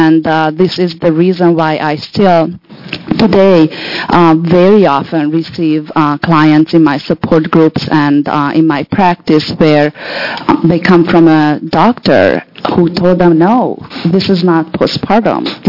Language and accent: English; Corvallis, Oregon, United States; I am from Corvallis, and I am a little nervous.